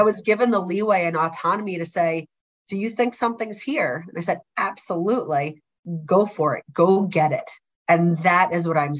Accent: New Jersey, United States; now in Michigan, United States; So I grew up in New Jersey, came to Michigan.

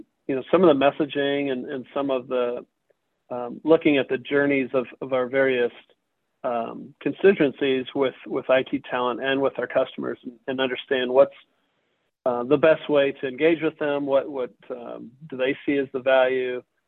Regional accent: Michigan, United States; I grew up in Michigan, and my mom's friend owned a staffing firm

